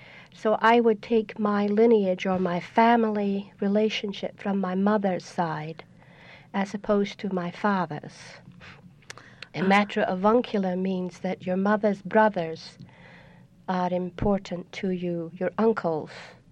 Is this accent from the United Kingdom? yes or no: yes; Benbecula, Scotland, United Kingdom; also born or lived in Aberdeen; Well, I was born in the northeast corner of Scotland in Aberdeen, but that's not where my accent comes from. I grew up on a little island in the Outer Hebrides in a place called Benbacala Muir of Aird, which is in the Outer Hebrides.